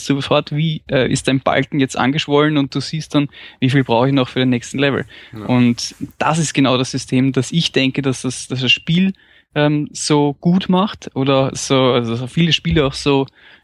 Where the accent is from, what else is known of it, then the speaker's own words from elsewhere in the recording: Austria; Also ich bin aus Österreich und ich bin Lehrer. Ich bin relativ junger Lehrer mit 28.